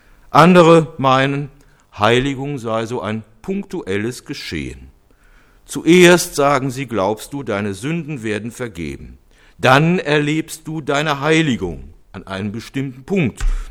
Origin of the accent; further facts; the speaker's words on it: Cologne, North Rhine-Westphalia, Germany; Ich erinnere mich, in meiner Jugend ging ich in Köln manchmal in eine Gemeinde